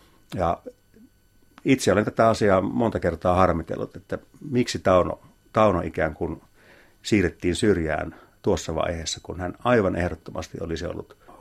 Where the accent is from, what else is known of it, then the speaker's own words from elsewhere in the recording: Pieksämäki, South Savo, Finland; Satuin näkemään kotikaupungissani Pieksämäellä 60-luvulla.